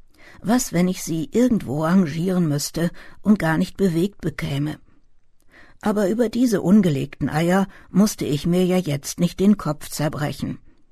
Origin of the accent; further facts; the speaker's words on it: Germany; Wahrscheinlich war es mir als Deutsche sogar verboten, überhaupt dorthin zu schauen.